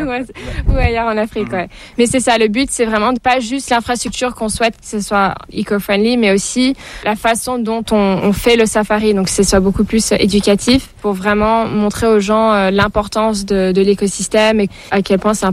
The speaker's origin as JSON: {"language": "French", "country": "Hong Kong", "tie": "born or raised there", "said": "J'étais née à Hong Kong et j'ai grandi à Hong Kong. Donc ma mère, elle vient d'Hong Kong et puis mon père, il vient de France."}